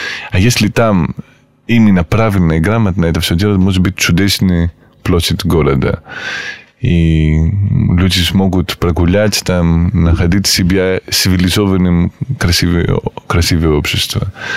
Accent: Perm, Perm Krai, Russia; Russian is a second language; они знают, что я из Перми, они не знают, естественно, что я живу в Демидково

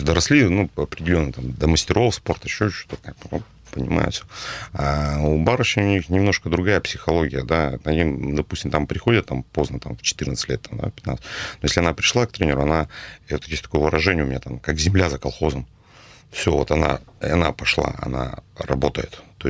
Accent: Perm, Perm Krai, Russia; это тоже как бы наш пермяк

